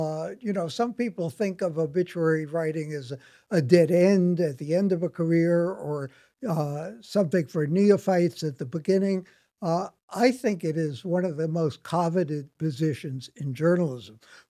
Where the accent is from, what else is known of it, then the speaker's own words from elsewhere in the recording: Brooklyn, New York, United States; coming from a family growing up in Brooklyn that where death was denied at all the time.